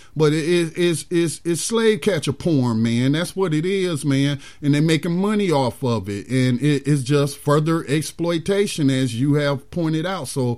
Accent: Gastonia, North Carolina, United States; born there; calling out of my hometown area. I was born in Gastonia

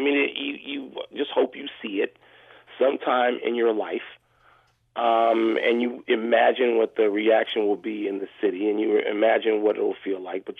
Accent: Chicago, Illinois, United States; don't try to convince me as a Chicagoan that there's no thread that is connecting 108 years

